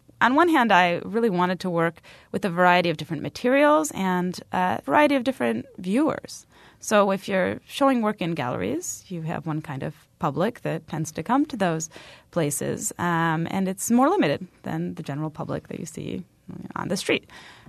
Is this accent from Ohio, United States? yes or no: no; Chicago, Illinois, United States; also born or lived in Poland; I grew up in the Midwest. I was born in Poland, and my family came to Chicago actually when I was around 5 years old. So I grew up in the Chicagoland area.